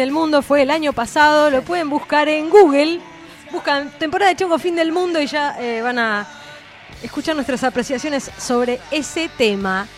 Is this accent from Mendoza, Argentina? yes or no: no; Buenos Aires, Argentina; Sí, yo soy de Balvanera